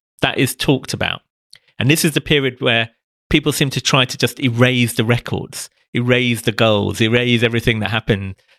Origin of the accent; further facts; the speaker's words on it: London, United Kingdom; I'm growing up in North London.